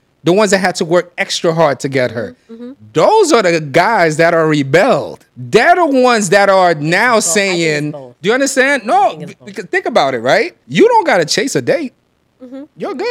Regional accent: Brooklyn, New York, United States; also born or lived in Chicago, United States; Brooklyn and Chicago.

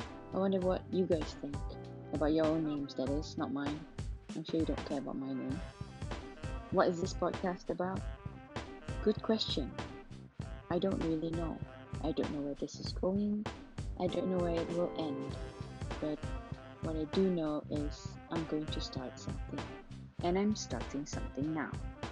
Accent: Penang, Malaysia; now in Kuala Lumpur, Malaysia; I'm from Malaysia, originally from Penang is an island in Malaysia. I'm currently working in Kuala Lumpur.

